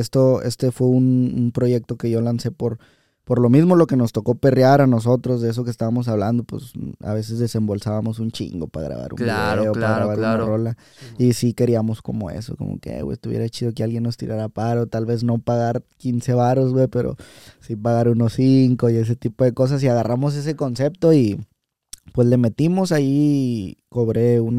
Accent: Monterrey, Nuevo León, Mexico; Soy de aquí de Monterrey.

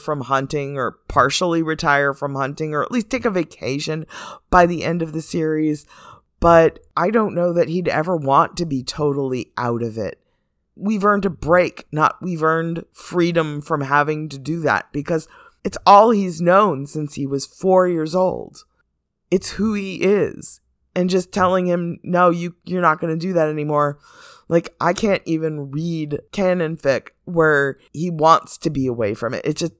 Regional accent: Florida, United States; moved away; So it's the sad reminder that yes, I was born and raised in Florida and luckily escaped there.

